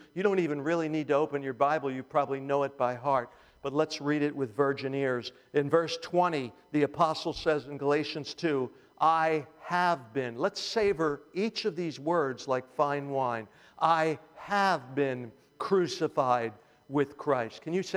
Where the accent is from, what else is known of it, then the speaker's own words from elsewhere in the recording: Philadelphia, Pennsylvania, United States; I'm Irish. I grew up in a Jewish home, but in an Italian neighborhood in Philadelphia, we used to dip our calzone in chicken soup.